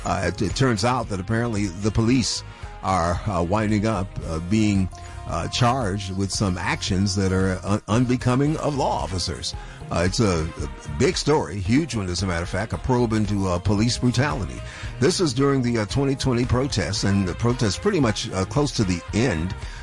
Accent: Buffalo, New York, United States; kind of close to my hometown of Buffalo, New York.

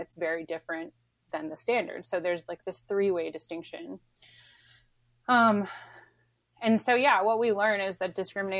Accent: Tennessee, United States; I'm from Appalachia. I grew up in Tennessee.

